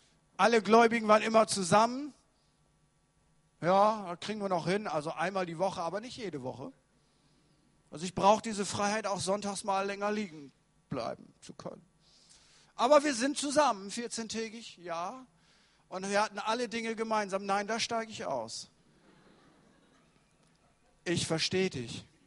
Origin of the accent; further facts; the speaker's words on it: Lower Saxony, Germany; Ich bin Ostfriese. Das ist egal, wo ich bin in Deutschland. Leute machen sich darüber lustig, weil ich Ostfriese bin.